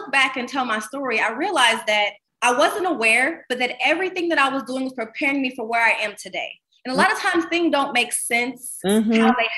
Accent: Columbus, Ohio, United States; also born or lived in Los Angeles / Miami; Just 2 years ago, right before COVID, I moved back to my hometown of Columbus, Ohio.

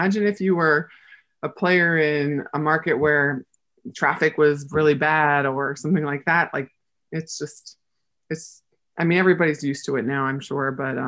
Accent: New York City, New York, United States; I grew up in New York City and my dream comes true.

